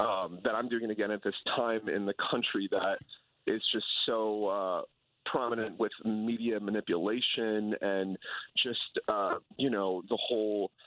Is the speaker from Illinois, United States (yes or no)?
yes; Berwyn, Illinois, United States; my mom, you know, who I grew up very Catholic in Berwyn, Illinois